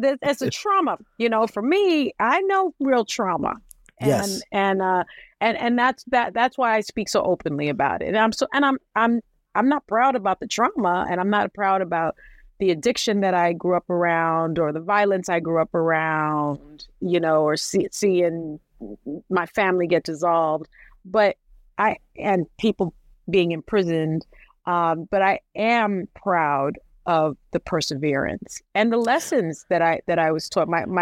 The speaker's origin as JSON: {"language": "English", "town": "Bronx", "region": "New York", "country": "United States", "said": "I'm from the South Bronx Projects, the St. Mary's Projects. Mm-hmm. And look at me now."}